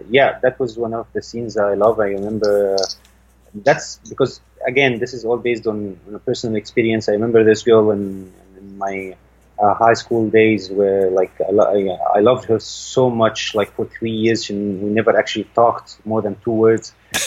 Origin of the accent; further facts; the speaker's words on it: Saudi Arabia; also born or lived in France; now in Cairo, Egypt; I was raised in school in Saudi Arabia.